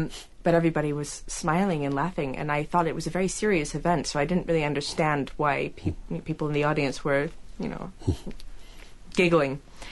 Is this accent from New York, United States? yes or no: no; Cleveland, Ohio, United States; I grew up in a musical family, and I also I grew up in Cleveland, and I was a member of the Young Artist Program at the Cleveland Institute of Music.